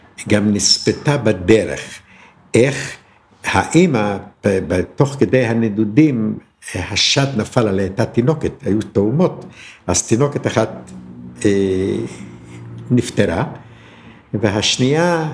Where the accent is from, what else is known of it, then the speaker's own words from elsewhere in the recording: Vashkivtsi, Chernivtsi Oblast, Ukraine; אבא שלי ואחיו בנו בית בעיירה ושקאוץ על יד צ'רנוביץ. ולמעשה, אני גדלתי ואני רואה את עצמי כאיש ושקאוץ